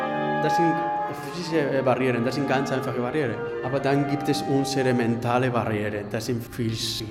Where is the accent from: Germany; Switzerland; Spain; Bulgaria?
Spain; German is a second language; ich bin Dirigent und Klarinettist, ich komme aus Spanien